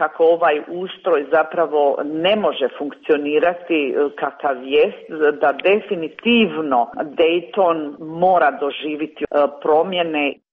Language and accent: Croatian; Bosnia & Herzegovina; na koncu konca mi smo Hrvati iz Bosne i Hercegovine